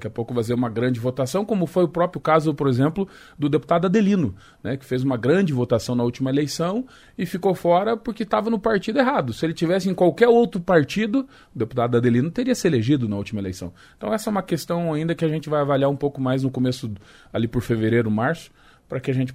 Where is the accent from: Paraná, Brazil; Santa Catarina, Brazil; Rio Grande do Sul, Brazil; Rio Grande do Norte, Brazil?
Paraná, Brazil; Cascavel; eu nasci em Cascavel, né? Sou filho dessa terra